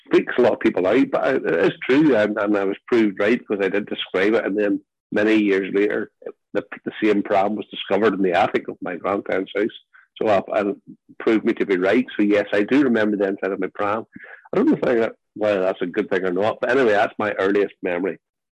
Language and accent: English; Ballymena, Northern Ireland, United Kingdom; I grew up in Ballymena into, I suppose, yes, a Protestant Presbyterian family.